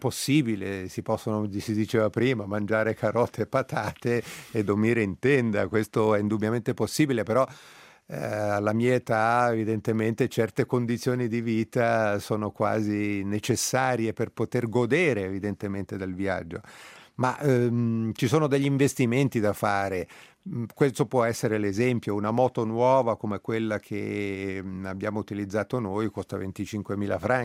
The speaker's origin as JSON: {"language": "Italian", "town": "Mergoscia", "region": "Ticino", "country": "Switzerland", "tie": "born or raised there", "lives_now": "Comano, Switzerland", "said": "Quindi io sono... nato e cresciuto a Mergoscia, ho lavorato a Lugano e vivo a Comano"}